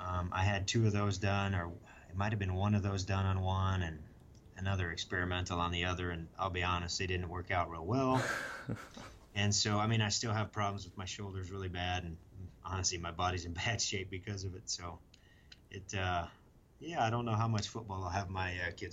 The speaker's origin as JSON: {"language": "English", "region": "Kansas", "country": "United States", "tie": "born or raised there", "said": "Yeah, I grew up in Western Kansas, small town. Town had about 300 people."}